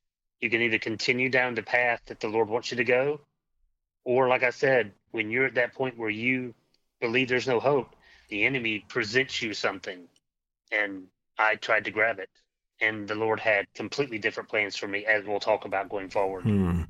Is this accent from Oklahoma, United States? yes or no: no; Florida, United States; also born or lived in North Carolina; we moved away from, I'm originally from North Carolina. We moved away to Florida, where I spent most of my life. And so I moved away from all of my family.